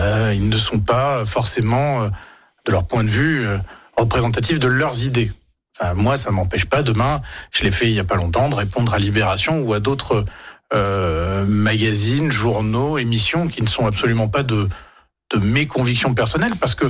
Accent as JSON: {"language": "French", "country": "Romania", "tie": "born or raised there", "second_language": "French", "said": "moi j'ai grandi en Roumanie."}